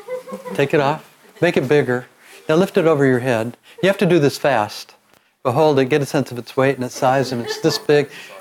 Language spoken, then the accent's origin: English; California, United States; We're from California.